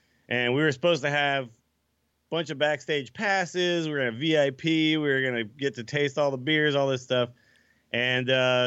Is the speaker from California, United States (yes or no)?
yes; San Francisco, California, United States; But like, no, when I was growing up in San Francisco